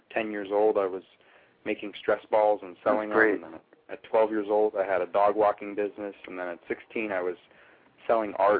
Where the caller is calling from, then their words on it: Tarzana, California, United States; I'm really from Los Angeles, California, a small city called Tarzana, California. So it's inside Los Angeles.